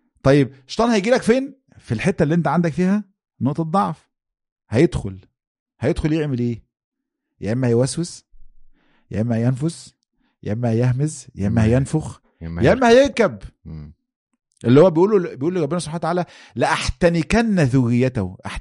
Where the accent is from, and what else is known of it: Egypt